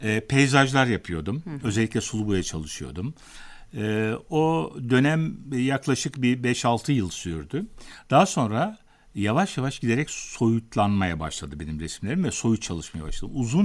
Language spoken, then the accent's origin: Turkish; Akçabat, Trabzon, Turkey; moved away as an adult; Efendim, ben 1950 yılında Trabzon Akçabat'ta doğdum. İlk orta ve yüksek öğrenimimi orada gördüm.